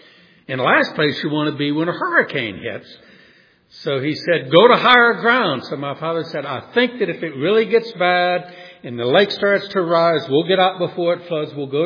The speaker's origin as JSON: {"language": "English", "town": "New Orleans", "region": "Louisiana", "country": "United States", "tie": "born or raised there", "said": "I grew up in New Orleans, and we were hit by several very major hurricanes."}